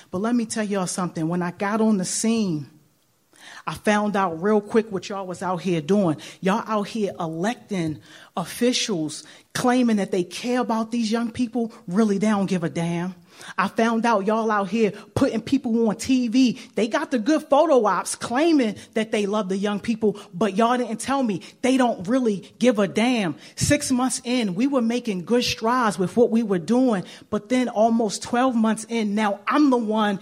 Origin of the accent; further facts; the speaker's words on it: Baltimore, Maryland, United States; moved away as an adult; I moved away from Baltimore, completely turned my back, wasn't thinking about Baltimore, y'all. I got my passport. I'm able to see what I always knew in my heart, that there was so much more to the world than just West Baltimore.